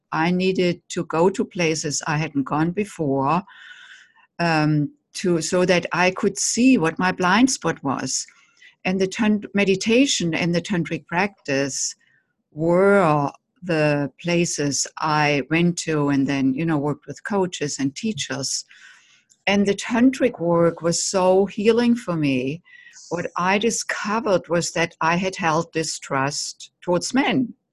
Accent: Germany; I grew up in Germany

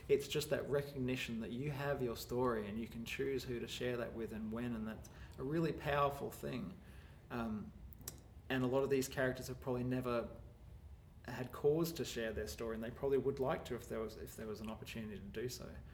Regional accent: Queensland, Australia; I grew up on the Sunshine Coast, seeing photos of my parents head to toe in woolens and digging themselves out from the car is such a strong memory.

